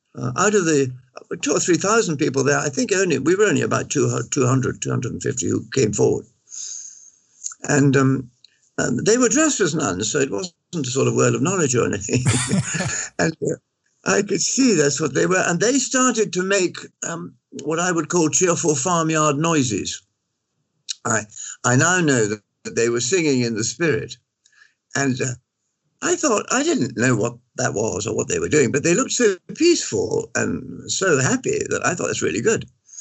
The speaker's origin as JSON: {"language": "English", "region": "Scotland", "country": "United Kingdom", "said": "I'm Scottish. And we are by nature fairly reserved."}